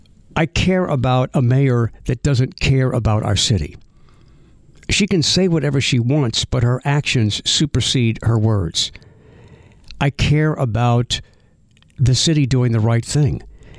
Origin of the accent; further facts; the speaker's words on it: New Orleans, Louisiana, United States; But I'm from New Orleans. You know, I've lived in some great cities around the country, but I'm from New Orleans. New Orleans is my home